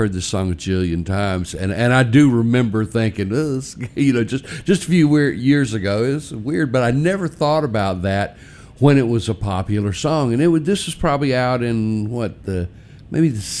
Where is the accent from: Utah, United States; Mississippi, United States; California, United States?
Mississippi, United States; Rolling Fork; a big shout out to my Rolling Fork peeps. … of course, was born in Rolling Fork, my hometown.